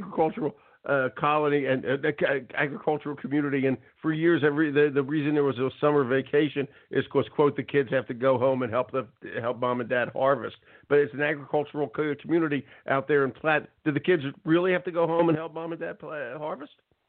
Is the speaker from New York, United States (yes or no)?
no; Pennsylvania, United States; I grew up in Pennsylvania and I'm well used to the Amish folks and the Mennonite folks